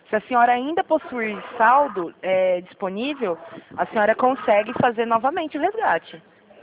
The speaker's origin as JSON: {"language": "Portuguese", "town": "Jundiaí", "region": "São Paulo", "country": "Brazil", "said": "Eu sou de Jundiaí."}